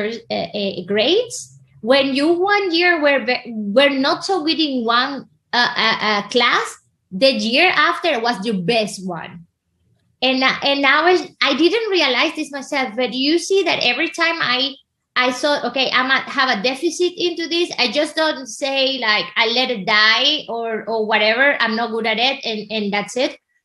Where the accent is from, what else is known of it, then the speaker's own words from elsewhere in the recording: Venezuela; I'm originally from Venezuela, you know